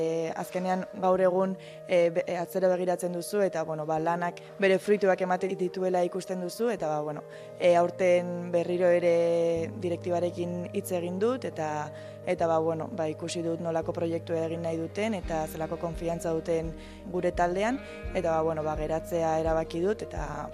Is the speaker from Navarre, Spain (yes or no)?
yes; Pamplona, Navarre, Spain; Iruñakoa naiz eta 18 urterekin deitu zidatenean ilusioa egin zidan